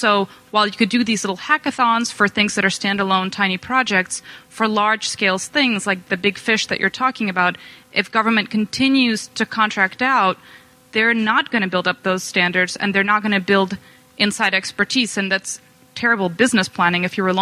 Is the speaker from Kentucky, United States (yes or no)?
no; New York, United States; I'm also from New York, and I have a few friends who work in the education sector